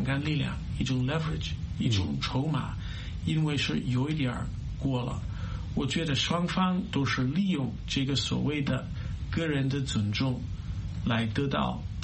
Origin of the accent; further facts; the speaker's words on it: United States; 到底想要什么，他是用一些什么方式，我们美国人也不太清楚